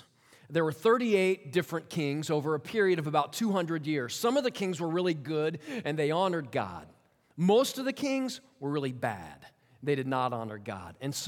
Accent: California, United States; I'm a pastor from Southern California

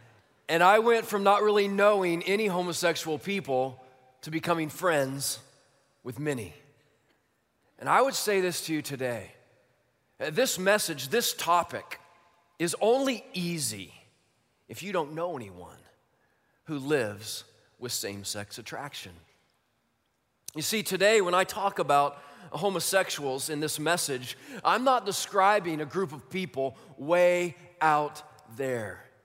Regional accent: Midwest, United States; for the first three decades of my life, growing up in the Midwest, I rarely intersected with the homosexual community at all.

